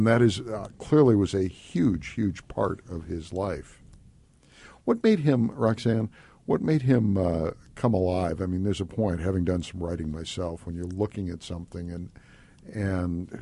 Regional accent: Indiana, United States; I was a child. But these were people, I grew up in Indiana as well. These are people I recognized.

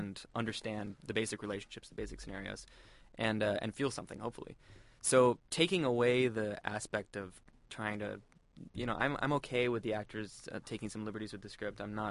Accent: New Hampshire, United States; I'm from New Hampshire originally, nowhere to make a movie set in Iraq in New Hampshire, so...

